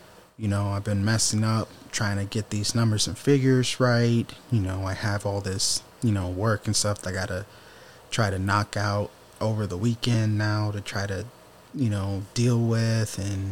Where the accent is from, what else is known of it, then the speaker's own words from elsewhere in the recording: Detroit, Michigan, United States; growing up in Detroit, there's a certain, like, type of, like, you know, mentality and way that you go about doing things.